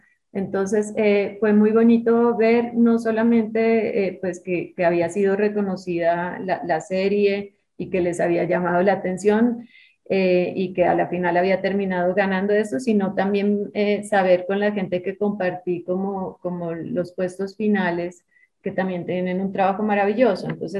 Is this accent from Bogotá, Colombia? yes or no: no; Pasto, Nariño, Colombia; Yo, como les decía, soy pastusa